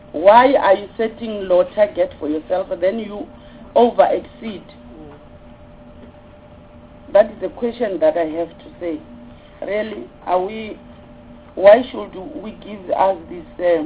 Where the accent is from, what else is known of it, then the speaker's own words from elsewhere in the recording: Musina, Limpopo, South Africa; I'm from Limpopo and Vembe district in particular. Musina is where I'm from.